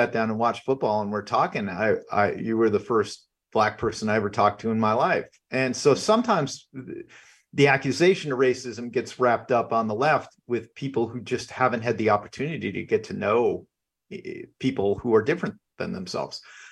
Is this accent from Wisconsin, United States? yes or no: yes; River Falls, Wisconsin, United States; You know, I grew up in River Falls. There were no minorities in River Falls. It was completely white when I was growing up there in the 70s and 80s.